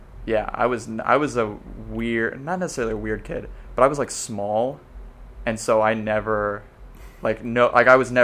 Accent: Little Rock, Arkansas, United States; now in Austin, United States; I am from Austin. I've lived in Austin for 15 years.

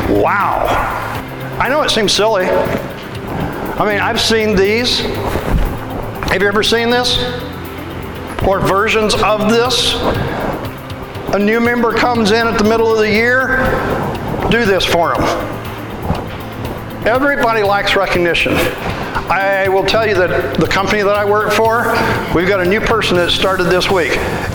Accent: Midwest, United States; now in Florida, United States; I have some of those things that I learned because I'm from the Midwest. I don't know if it works down here. I say down here because I'm having trouble getting yet acclimated to Florida.

